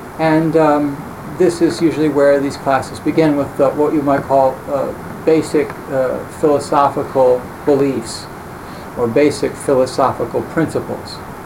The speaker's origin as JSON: {"language": "English", "country": "United States", "said": "first of all, I'm an American. And, you know, I look, you know, I'm an American."}